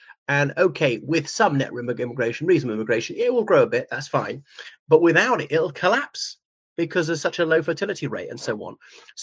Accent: Ireland; everybody … from Ireland, so welcome back to my channel, or welcome for the very first time.

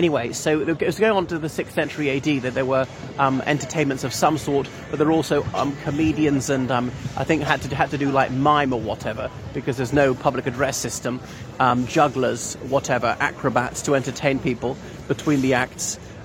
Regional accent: Ireland; from Ireland.

